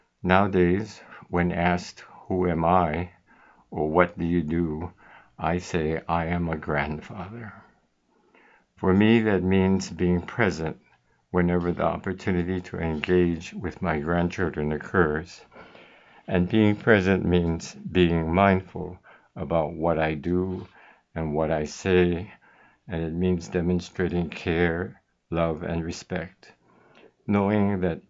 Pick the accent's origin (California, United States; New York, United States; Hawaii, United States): Hawaii, United States; Aiea; also born or lived in Kona, United States; I was born in Kona, grew up in Aiea, attended University High School in Honolulu, and graduated from Bradley University in Peoria, Illinois.